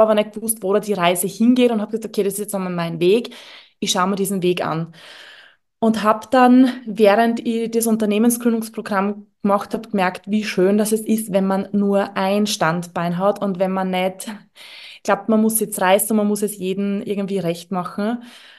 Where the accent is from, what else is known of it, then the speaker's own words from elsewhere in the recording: Styria, Austria; accent: Styrian; gerade bin ich in der Steiermark und da bin ich auch her. Hört man wahrscheinlich, also ich springe zwischen, ich versuche, dass man mich versteht und meinem Steirer Dialekt.